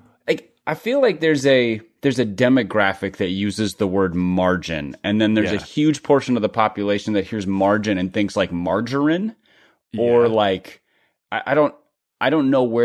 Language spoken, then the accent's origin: English; Midwest, United States; And I'm not like East Coast biased here. I grew up in the Midwest, but still, that's the entire vision I have of Oklahoma.